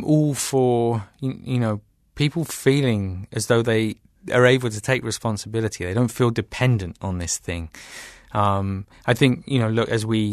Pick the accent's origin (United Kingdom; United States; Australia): United Kingdom; England; as a kid growing up in England, I used to love that.